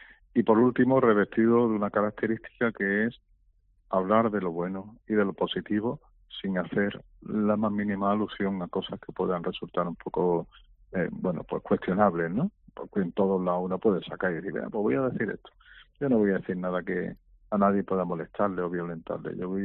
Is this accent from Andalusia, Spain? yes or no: yes; Malaga, Andalusia, Spain; yo nací en Málaga y quitando periodos determinados que he tenido que salir con motivo de estudio y a vivir fuera en otras ciudades, 2 años en un lado, otros 2 en otro, ¿no? Pues me he sentido siempre de aquí, de Málaga, malagueño.